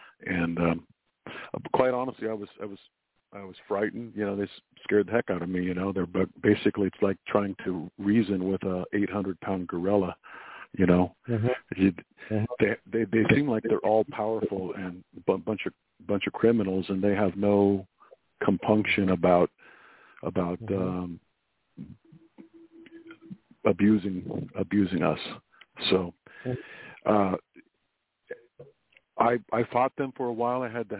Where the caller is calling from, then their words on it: Dana Point, California, United States; I'm calling from South Orange County, Dana Point area.